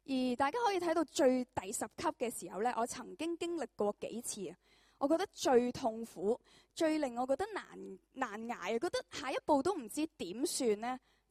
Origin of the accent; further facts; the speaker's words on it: Chaozhou, Guangdong, China; 因为我是潮州人嚟噶，我识讲少少啦。我迟啲都好想同你哋一起翻去汕头啊。